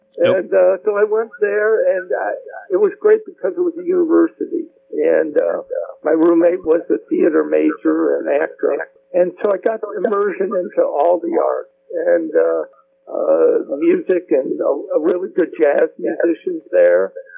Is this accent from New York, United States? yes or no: no; East Cleveland, Ohio, United States; I grew up in East Cleveland, Ohio